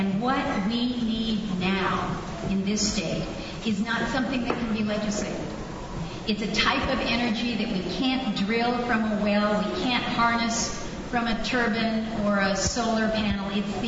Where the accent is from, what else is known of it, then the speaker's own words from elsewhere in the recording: Ketchikan, Alaska, United States; born there; I was born right here in Ketchikan. I didn't graduate from K-High. But I was born here.